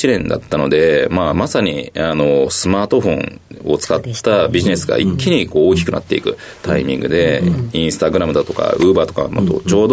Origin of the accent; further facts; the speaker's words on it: Saku, Nagano, Japan; 長野県の佐久市というところ出身でございます。